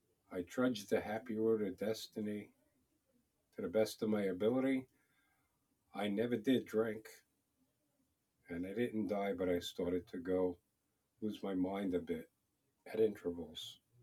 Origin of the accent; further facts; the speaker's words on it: Suffolk County, New York, United States; I moved here from Long Island, New York. I'm from Suffolk County.